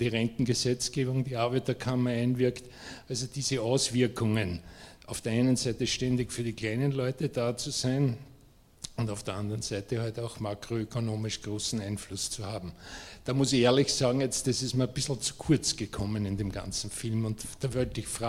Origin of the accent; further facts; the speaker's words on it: Austria; Also ich selbst bin Österreicher